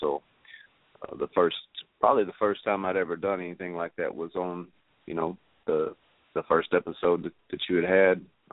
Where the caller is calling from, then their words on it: Arkansas, United States; calling from Arkansas.